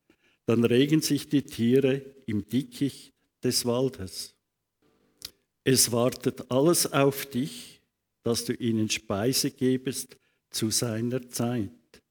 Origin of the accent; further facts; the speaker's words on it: Switzerland; Und doch haben wir das Vorrecht, bei uns in der Schweiz, halt im Nachbardorf sich dann zu verpflegen, also einzukaufen.